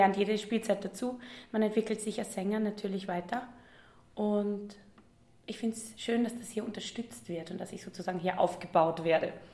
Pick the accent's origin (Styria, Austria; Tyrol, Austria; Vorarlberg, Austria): Styria, Austria; Leoben; born there; now in Graz, Austria; Ich bin gebürtige Leobnerin, aber im Jahr 2009 nach Graz gezogen, um hier Kunstgeschichte zu studieren.